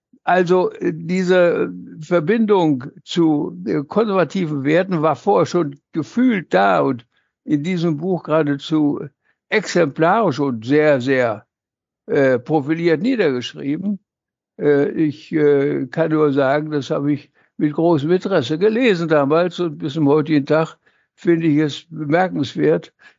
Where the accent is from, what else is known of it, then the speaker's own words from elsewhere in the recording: Wałbrzych, Lower Silesian Voivodeship, Poland; born there; moved away; Ich selbst bin Flüchtling. Ich bin in Waldenburg in Schlesien geboren, im niederschlesischen Kohlengebiet. Alle meine Vorfahren waren vor Kohle tätig.